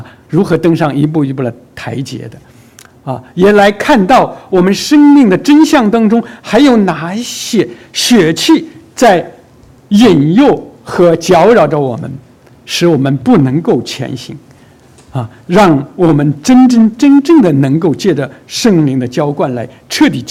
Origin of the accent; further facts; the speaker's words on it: Shandong, China; 我呢是出生在中国大陆山东的一个比较贫穷地方的农村家庭